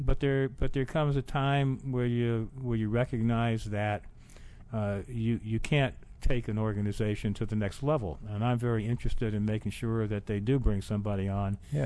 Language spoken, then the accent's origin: English; New York, United States; I grew up in Manhattan on the Lower East Side, didn't have much growing up.